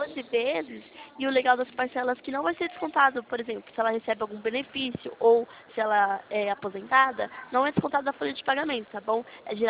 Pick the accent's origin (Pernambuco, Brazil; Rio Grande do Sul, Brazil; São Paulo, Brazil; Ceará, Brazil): São Paulo, Brazil; o meu DDD é 12, que eu sou de São Paulo.